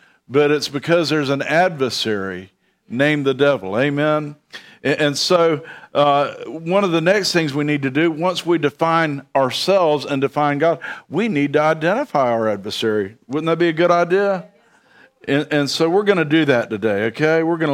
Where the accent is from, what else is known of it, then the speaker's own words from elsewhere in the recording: Bradenton, Florida, United States; I lived in Bradenton. I grew up in Bradenton, and between Bradenton and Tampa, there's a place called Sun City Center.